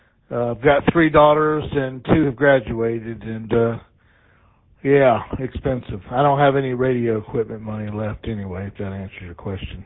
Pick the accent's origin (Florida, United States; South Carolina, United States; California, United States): South Carolina, United States; Columbia; I'm from Columbia.